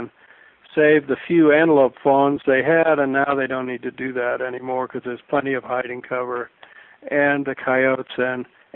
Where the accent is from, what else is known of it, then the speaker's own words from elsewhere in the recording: United States; the legacy of public lands in the American West is one of the single most wonderful parts of being an American.